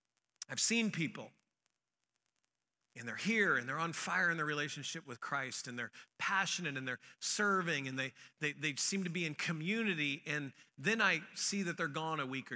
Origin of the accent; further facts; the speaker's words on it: Missouri, United States; I've told you I'm from Missouri